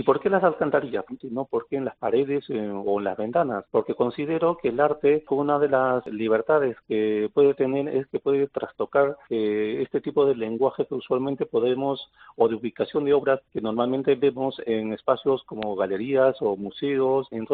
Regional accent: Lima, Peru; moved away as an adult; now in Los Llévenes, Spain; Así es, sí, soy de Perú, de Lima, Perú. Estudié en la Escuela de Bellas Artes de Lima también, y por cuestiones artísticas y culturales, al final llegué aquí en España y desde allí pues radico permanentemente aquí en Los Llévenes.

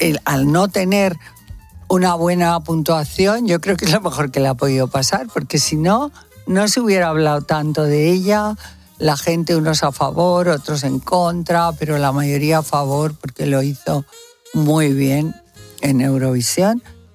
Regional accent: Asturias, Spain; como asturiana que llevo Asturias por todo el mundo y tengo mi casa en Llanes y adoro Asturias

